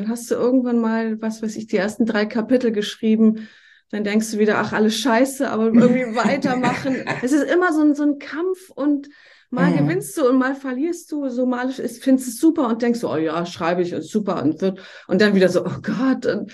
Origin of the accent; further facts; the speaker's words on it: Schleswig-Holstein, Germany; Ja, das ist meine Heimat tatsächlich. Mhm. Also ich bin, also die Schlei ist so ein Ostseearm, wie ein Fjord, so könnte man das vergleichen. So ganz grobe Richtung zwischen Flensburg und Schleswig. Das sind vielleicht Städte, die man kennt. Mhm. Und genau, da bin ich aufgewachsen.